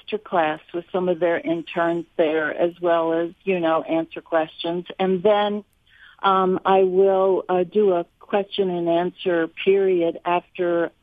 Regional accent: St. Louis, Missouri, United States; now in New York, United States; And I have some of, my fondest memories at both schools and growing up in St. Louis. So I had a terrific time there and looked forward to going to New York to become an actress.

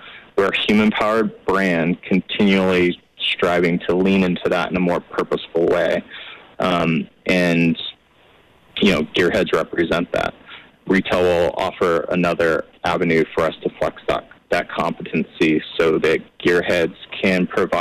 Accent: Utah, United States; I'm a Utah native. I grew up in the Wasatch Front

